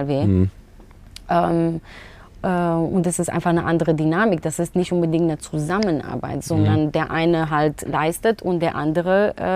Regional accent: Romania; now in Germany; Also ich komme aus dem Osten, es gibt niemanden, der aus osteuropäischen Raum kommt

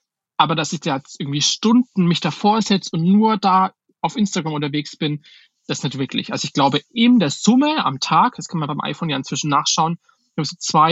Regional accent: Schweinfurt, Bavaria, Germany; ich komme aus Schweinfurt, das ist halt jetzt eine Kleinstadt mit, weiß ich gar nicht, wie viele Einwohner, 50.000, 60.000 Einwohner.

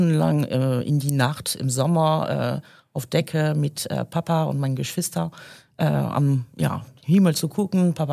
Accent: Brittany, France; German is a second language; now in Germany; Ja, also ich bin in Frankreich die Nähe von die Bretagne. Groß geworden.

